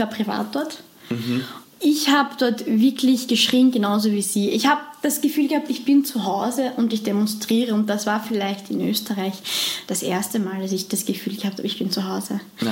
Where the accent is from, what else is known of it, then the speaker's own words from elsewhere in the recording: Alexandria, Alexandria Governorate, Egypt; Aber wir kommen aus Alexandria, mein Bruder war dort und der hat gesagt, es ist alles wie früher, es ist nur alles teurer